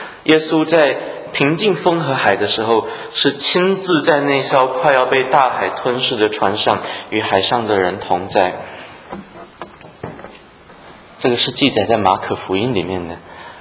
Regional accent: Taiwan; 这个台湾，我从台湾来，我们台湾话有一句话讲

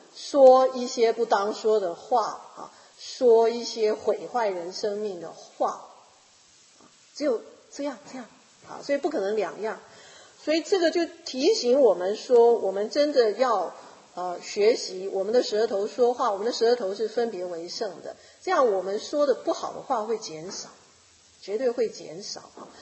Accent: China; 我们中国人哈，常常是说好话是谄媚，或者不要惹麻烦，或者不要让人家生气啊，就不造就人。

